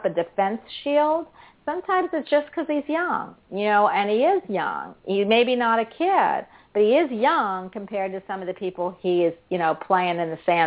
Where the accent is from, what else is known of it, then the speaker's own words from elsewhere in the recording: Philadelphia, Pennsylvania, United States; also born or lived in New Jersey; I'm a city girl. I'm from Philadelphia and Jersey